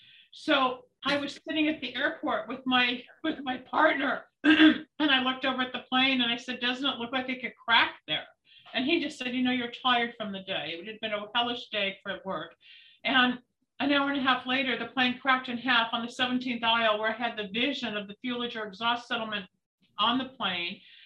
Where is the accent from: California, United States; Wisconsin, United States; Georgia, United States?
California, United States; Los Angeles; But to backtrack, I'm born and raised in Los Angeles, got a bachelor's in health science at San Francisco State in 1975, went to Michigan for a master's in public health.